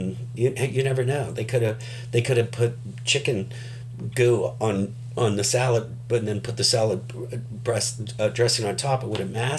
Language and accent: English; San Francisco, California, United States; And growing up in San Francisco, you know, we've even had a few here lately.